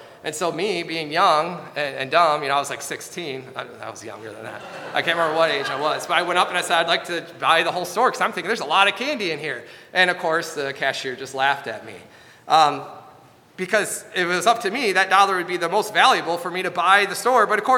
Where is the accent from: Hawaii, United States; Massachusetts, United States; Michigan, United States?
Michigan, United States; It was in my neighborhood that we would always walk to growing up in Michigan.